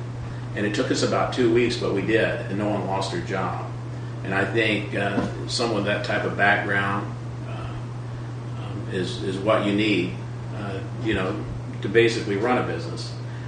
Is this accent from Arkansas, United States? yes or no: yes; Arkansas, United States; I grew up in Arkansas, and the Marine Corps brought me out to California.